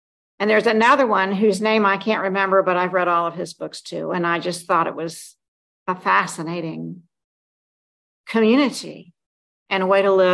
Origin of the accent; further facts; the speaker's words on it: the South, United States; And I have I'm born and raised in the South. My father was born and comes from a long line of Methodist ministers from Georgia.